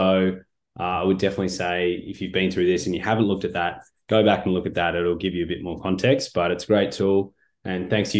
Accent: Australia; as an Australian, when England get beat, it's always special

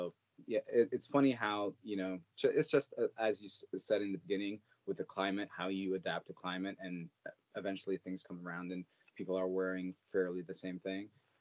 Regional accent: Norte, Portugal; And I'm also from the Northwest, but of the Atlantic coast. But so that would be the Portuguese Northwest.

